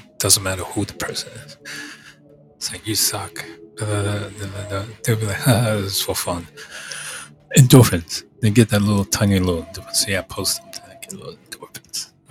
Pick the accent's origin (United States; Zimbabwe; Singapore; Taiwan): Taiwan; And somebody will say, you're Asian. I said, yeah, but I'm from Taiwan. I'm a mix.